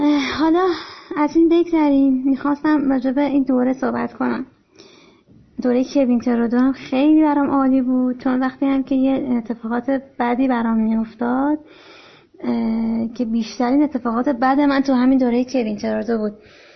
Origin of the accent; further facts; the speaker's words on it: Iran; ما ایرانی هستیم